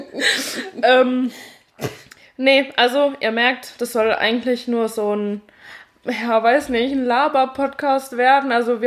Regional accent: Rhineland-Palatinate, Germany; ich komme aus dem Westerwald, das liegt zwischen Koblenz und Köln. Also ich fühle mich ein bisschen mehr, aber so Richtung Köln hingezogen, auch gerade Karneval und so.

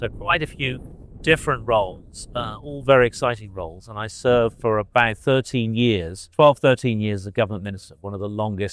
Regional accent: United States; born there; As you rightly point out, I was born in the United States, but I returned to the United States in the 1990s.

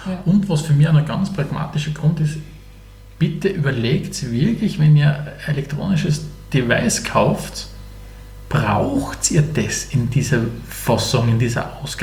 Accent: Styria, Austria; Aus der Oststeiermark.

